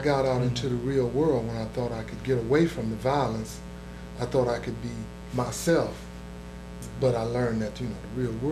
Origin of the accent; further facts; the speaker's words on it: the South, United States; when we moved from the South, the Deep South, we lived in a town of 700, we had never seen violence.